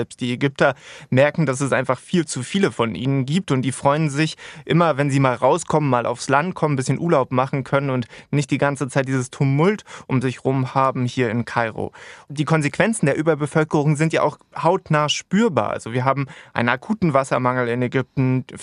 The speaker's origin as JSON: {"language": "German", "town": "Stuttgart", "region": "Baden-Württemberg", "country": "Germany", "lives_now": "Cairo, Egypt", "said": "Ich komme eigentlich aus Stuttgart und das ist ja schon für viele eine schreckliche Autostadt"}